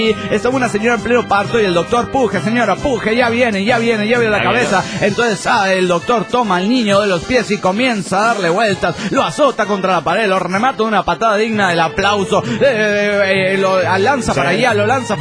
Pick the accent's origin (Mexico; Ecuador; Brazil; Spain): Mexico; Mexico City; del DF Mexicano.